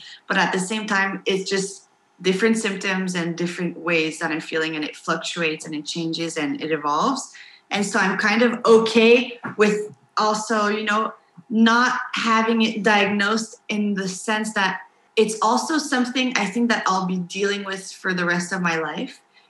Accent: Montreal, Quebec, Canada; also born or lived in United States; I'm Peruvian and Hungarian. And so, but I grew up in Montreal in Canada and then went to school in the States.

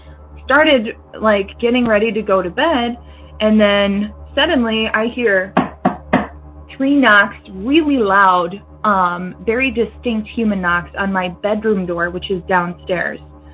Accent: Minnesota, United States; I'm from Minnesota.

